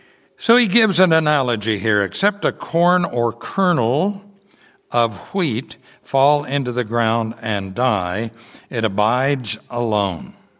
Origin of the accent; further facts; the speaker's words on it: Kansas, United States; born there; I was born in Kansas. I don't mind. It's flat where I was. We did have a few hills.